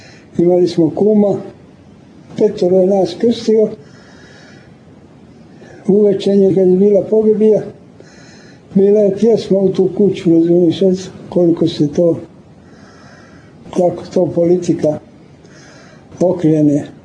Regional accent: Montenegro; mi smo Crnogorci, e, jes, Crnogorci

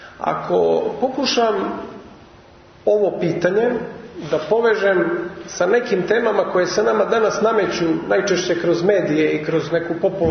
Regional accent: Montenegro; kod nas u Crnoj Gori

